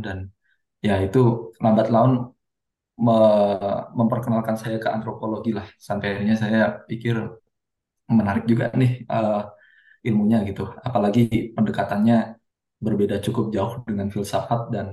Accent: Central Java, Indonesia; orang-orang di kampung halaman saya gitu di Jawa Tengah

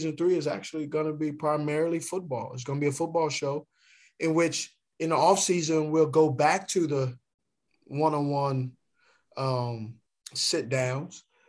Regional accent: Los Angeles, California, United States; Man, I'm from LA, born and raised. Love Cali, love back home.

